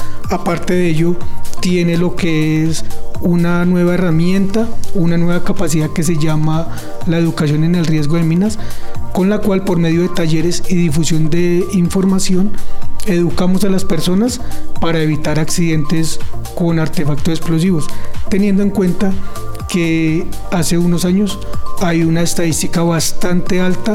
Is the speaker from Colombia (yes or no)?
yes; Bogotá, Bogotá D.C., Colombia; yo soy de la ciudad de Bogotá, tengo 42 años